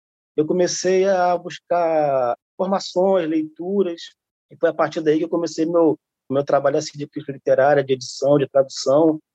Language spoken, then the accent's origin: Portuguese; Rio de Janeiro, Brazil; eu sou de interior do Rio de Janeiro.